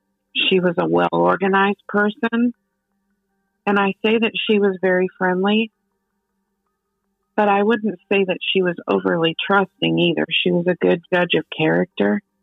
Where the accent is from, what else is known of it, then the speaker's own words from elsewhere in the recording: North Webster, Indiana, United States; moved away as an adult; I grew up in North Webster. I never lived anywhere else until I was 18, or close to 18 anyway.